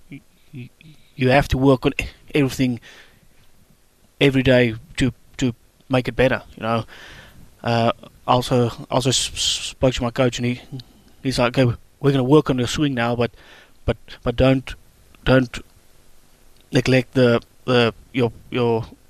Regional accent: South Africa; So for me, as a South African growing up, my knowledge about stuttering was nothing.

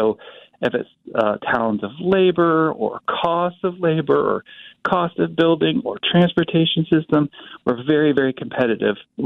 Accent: Topeka, Kansas, United States; I moved away and didn't even know Wichita existed, shockingly, when I grew up in Topeka. And came back

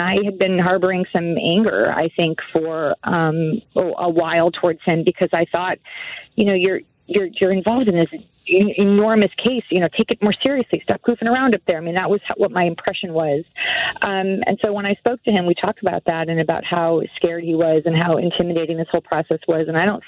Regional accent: Chicago, Illinois, United States; also born or lived in Buffalo Grove; We grew up in Chicago and Buffalo Grove, so we talked to some of his friends from junior high and high school.

